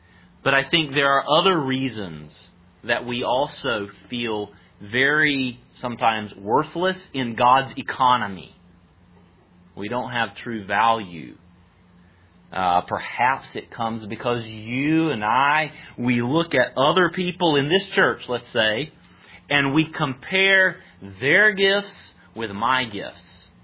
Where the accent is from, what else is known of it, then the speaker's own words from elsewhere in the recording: North Carolina, United States; I think of another friend of my parents from my hometown in North Carolina.